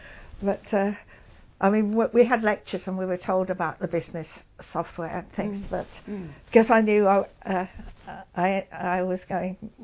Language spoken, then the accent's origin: English; Oxford, South East England, United Kingdom; Yeah, so Oxford was my hometown.